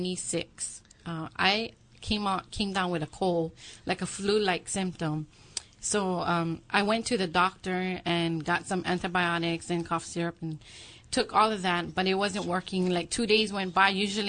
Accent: Kalihi, Hawaii, United States; Okay. I was born and raised in the heart of Kalihi.

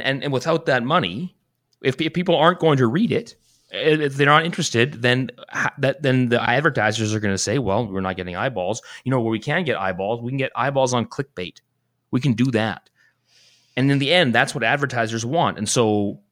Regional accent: Canada; I take a certain amount of pride in being Canadian

